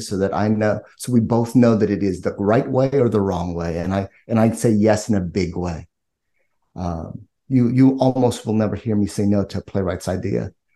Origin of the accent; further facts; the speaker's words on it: Philippines; born there; I'm Filipino, born in the Philippines.